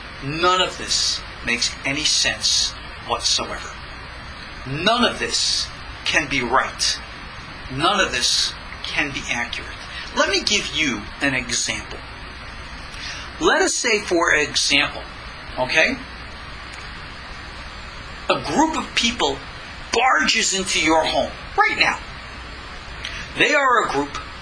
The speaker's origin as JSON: {"language": "English", "town": "Long Island", "region": "New York", "country": "United States", "tie": "born or raised there", "said": "in my hometown on Long Island."}